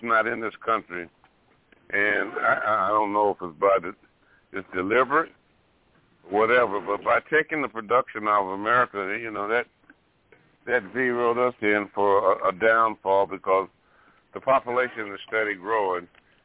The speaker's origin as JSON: {"language": "English", "town": "Fairhope", "region": "Alabama", "country": "United States", "said": "my home state, Alabama. Matter of fact, right where I come from, a place called Fairhope, Alabama, they produce cotton right there"}